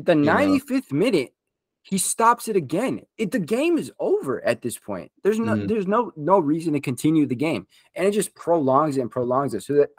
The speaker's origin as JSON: {"language": "English", "country": "United States", "said": "as an American, I don't really care that much"}